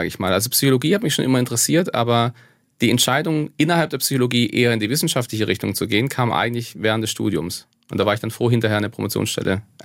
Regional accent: Pforzheim, Baden-Württemberg, Germany; Also in der Pforzheimer Region eigentlich. In Pforzheim bin ich auf die Schule gegangen. Das heißt, ich bin so Grenzgänger zwischen Baden und Schwaben. Ich komme eigentlich ursprünglich von der schwäbischen Seite, kommt meine Familie her.

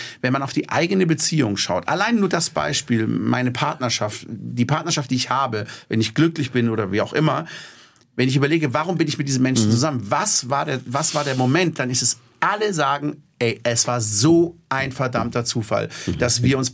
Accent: Baden-Württemberg, Germany; born there; Ich bin halb Schwabe, aber halb aus Schlesien von meinem Vater. Ich bin aber im Schwarzwald geboren.

